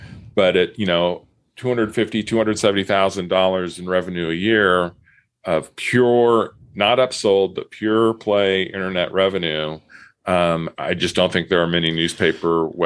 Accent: San Diego, California, United States; now in Batavia, United States; I'm from San Diego. I moved here specifically because of the Batavian.

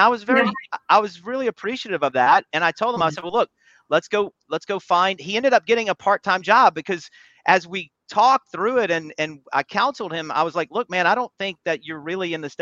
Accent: Baton Rouge, Louisiana, United States; this company kind of growing up in Baton Rouge, it's that river mentality, right?

